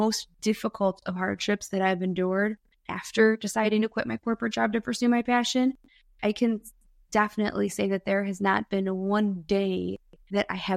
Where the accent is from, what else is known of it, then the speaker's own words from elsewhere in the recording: Michigan, United States; I grew up just outside of Detroit in the suburbs.